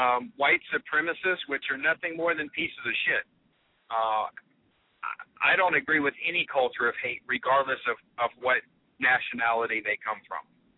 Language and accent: English; the South, United States; I grew up in the South.